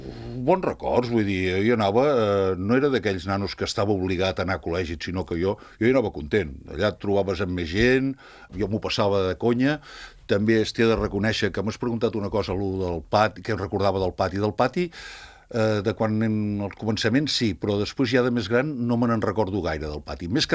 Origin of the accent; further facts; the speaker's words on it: Martorell, Catalonia, Spain; on vaig néixer era a les afores de Martorell, per dir-ho manera, en aquells moments. Vaig néixer al Camí Vell. Bueno, el que ara és el Camí Vell de Sant Esteve, que abans era 18 de julio